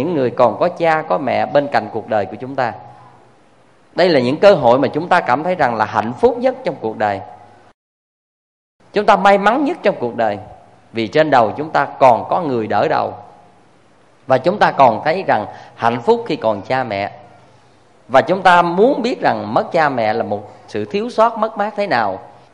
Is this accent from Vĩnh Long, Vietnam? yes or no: yes; Vĩnh Long, Vietnam; Hay dưới quê tôi á, ngang sông Trà Ôn nó có một cái cù lao cũng nên thơ lắm, gọi là cù lao mây.